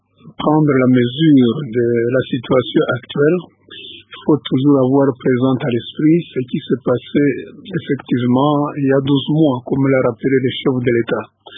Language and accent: French; Goma, North Kivu, DR Congo; Je viens personnellement de Goma, au Nord Kivu.